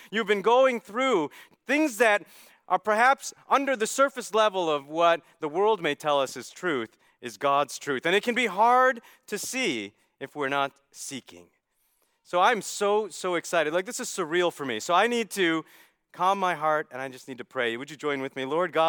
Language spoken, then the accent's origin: English; Chicago, Illinois, United States; I was born in Chicago and raised in a Hindu home